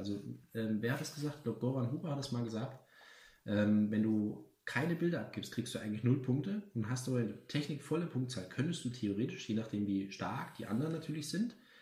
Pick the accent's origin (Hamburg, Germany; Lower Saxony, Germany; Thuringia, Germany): Thuringia, Germany; Ich komme ja aus Thüringen. Das kratzt an meinem Ego.